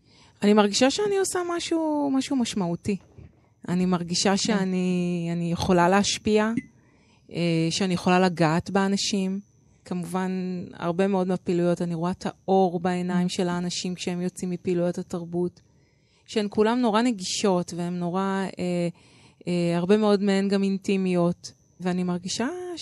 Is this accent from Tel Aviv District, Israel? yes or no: no; Rishon LeZion, Central District, Israel; אני נולדתי וגדלתי בראשון לציון